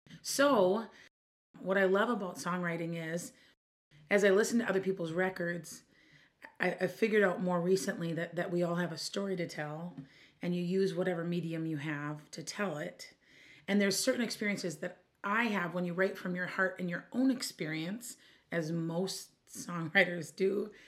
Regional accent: Minneapolis, Minnesota, United States; I'm from Minneapolis, Minnesota

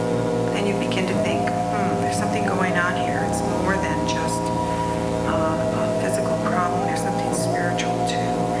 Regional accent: California, United States; And I'm from California, so, you know, everything happens in some of these key places like the Bay Area.

